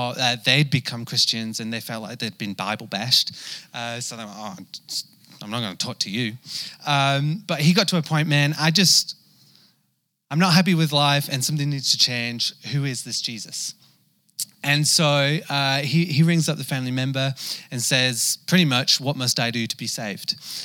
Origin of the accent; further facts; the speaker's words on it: North West England, United Kingdom; accent: half English half Kiwi; now in New Zealand; So if you can't tell, I'm English. I grew up in England. If you know England well, I'm from Lancashire. If you don't know England very well, I'm from near Manchester, up northwest somewhere, which is why my accent's a little bit rough and ready, but it's somewhere half in between English and Kiwi now.